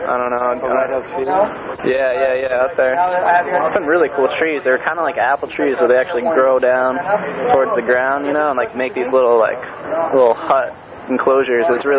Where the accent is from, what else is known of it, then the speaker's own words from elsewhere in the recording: Richmond, Vermont, United States; Yeah, I'm from Richmond, Vermont, but I go to college at the University of Vermont in Burlington.